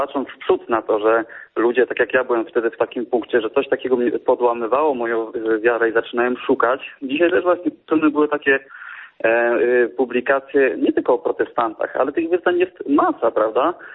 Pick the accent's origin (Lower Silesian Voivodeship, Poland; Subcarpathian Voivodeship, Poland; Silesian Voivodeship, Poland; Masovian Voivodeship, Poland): Subcarpathian Voivodeship, Poland; jestem z Podkarpacia.